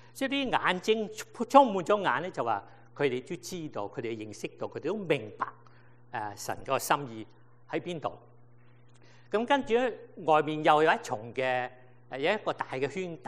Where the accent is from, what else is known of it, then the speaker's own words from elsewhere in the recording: China; 四活物其实是个四字在这个启示来讲是代表世界代表我们中国人所谓天下。